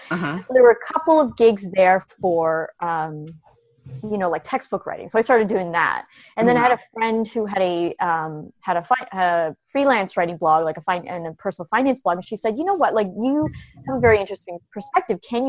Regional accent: Canada; moved away as an adult; now in United States; I'm originally from Canada.

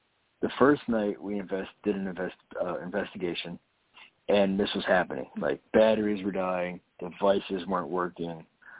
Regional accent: Florida, United States; But obviously I grew up in South Florida. So, like, we never had that happen in South Florida.

